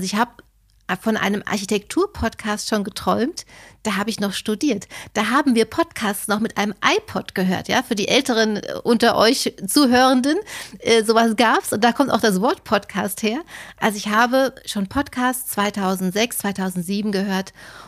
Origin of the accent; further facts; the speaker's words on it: Hesse, Germany; Okay, ich komme voll vom Land. Also ich bin so ein richtig fieses Landei. Ich komme aus einem Dorf aus Mittelhessen mit 800 Einwohnern. Also da bist du so richtig abgehängt, wenn du da groß wirst.